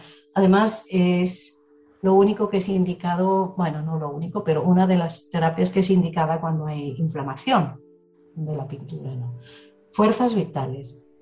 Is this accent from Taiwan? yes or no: no; Switzerland; yo soy de Suiza